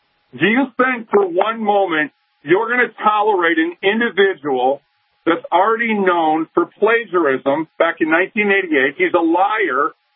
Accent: Minnesota, United States; now in Detroit, United States; do all understand that I am right outside of Detroit, right by Dearborn. And it's interesting that I'm from Minnesota

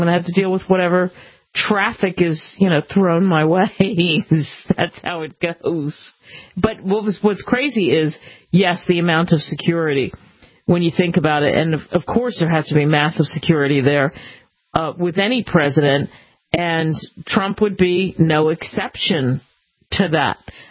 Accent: Cherry Hill, New Jersey, United States; Used to be a place, I grew up in Cherry Hill, New Jersey, and it was used to be the Latin Casino

